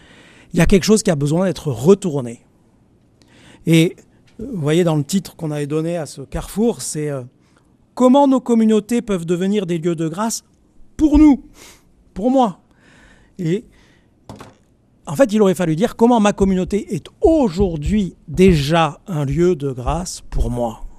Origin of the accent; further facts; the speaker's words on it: Marseille, Provence-Alpes-Côte d'Azur, France; Je suis de Marseille, alors c'est mes références, j'ai appris ça à l'école primaire.